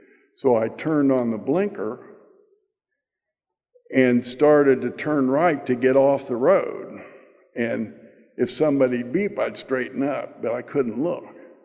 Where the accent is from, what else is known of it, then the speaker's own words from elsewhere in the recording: Dayton, Ohio, United States; also born or lived in Detroit, United States; I grew up in Dayton, Ohio, and I came back to Dayton and finished my associate degree and got a job, and we went to Toledo, Ohio, and then on to Detroit, Michigan.